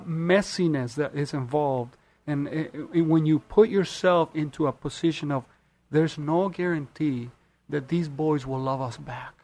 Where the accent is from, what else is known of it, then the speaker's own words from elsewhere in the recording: Chile; now in United States; My story started in Chile. I'm originally from South America. At the age of two, my life shifted dramatically to a direction, a very dark place.